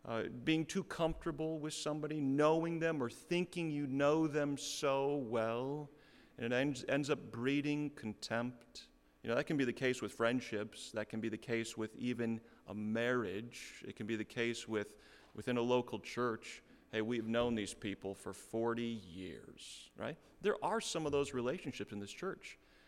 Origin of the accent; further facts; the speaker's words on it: Carroll, Iowa, United States; a couple of years removed from being in my hometown in Carroll. Carroll was a town about the size of 10,000 people.